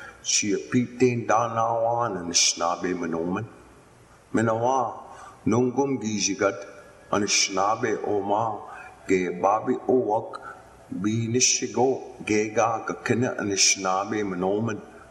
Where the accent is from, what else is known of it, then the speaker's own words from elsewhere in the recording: Lac du Flambeau, Wisconsin, United States; My clan is the Bear. I'm from Lac du Flambeau.